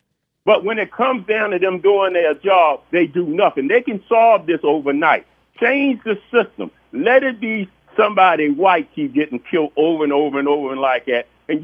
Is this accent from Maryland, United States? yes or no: yes; Baltimore, Maryland, United States; I've been in Baltimore all my life, born and raised in the Sandtown area, but I am 71 years old.